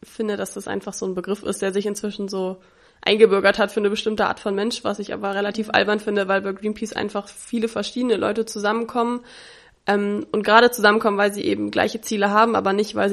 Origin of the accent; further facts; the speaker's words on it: Hanover, Lower Saxony, Germany; aus meiner Heimatstadt Hannover.